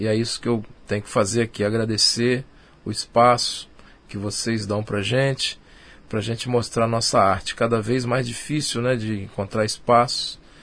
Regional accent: Espírito Santo, Brazil; E eu, como capixaba, depois de alguns anos correndo muito atrás lá de espaços no Rio, resolvi fazer esse trabalho de volta, né, minhas origens, e buscar esse espaço aqui

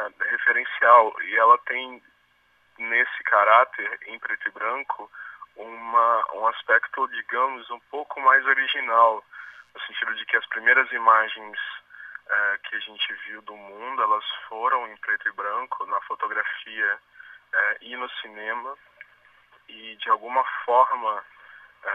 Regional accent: Rio de Janeiro, Brazil; now in Vitória, Brazil; Nós não somos daqui, o Vitor é de Minas, eu sou do Rio, a gente veio para cá para estudar na UFES

